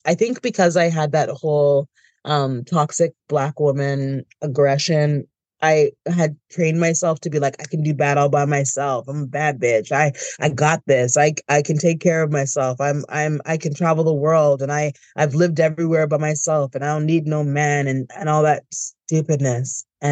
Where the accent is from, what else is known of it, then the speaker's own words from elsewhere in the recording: Canada; born there; I would consider myself a global citizen, although I was born in Canada. I don't really consider myself to be a Canadian that way.